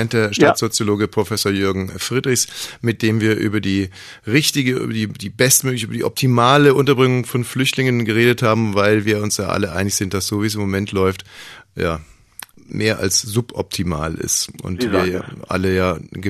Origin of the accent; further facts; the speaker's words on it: Bavaria, Germany; ich bin in Bayern groß geworden